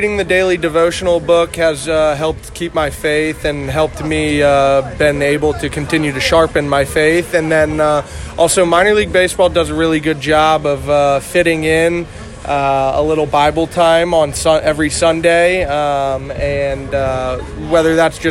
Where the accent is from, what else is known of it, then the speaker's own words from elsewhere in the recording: Cincinnati, Ohio, United States; So we're both from Cincinnati, and that kind of brings a connection for us as well.